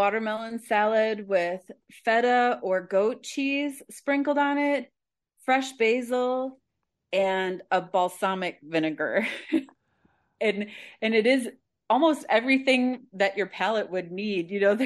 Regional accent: Wisconsin, United States; I really like fresh herbs and cheese because I'm from Wisconsin, right?

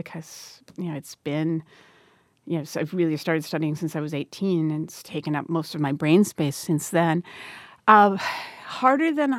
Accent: Mazomanie, Wisconsin, United States; Yes, I grew up in Mesomeni.

